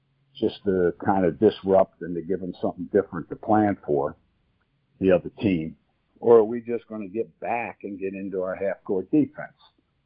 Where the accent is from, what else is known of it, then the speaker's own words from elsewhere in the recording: Chester, Pennsylvania, United States; that's pretty easy to understand if you look at my background growing up in Chester, Pennsylvania